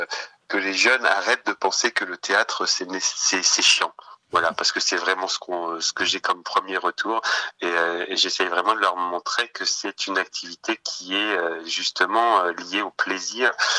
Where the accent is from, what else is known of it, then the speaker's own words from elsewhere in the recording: Hauts-de-France, France; j'ai grandi en milieu rural, j'ai senti que je n'avais pas été touché par la culture dans l'endroit où j'ai grandi, en Picardie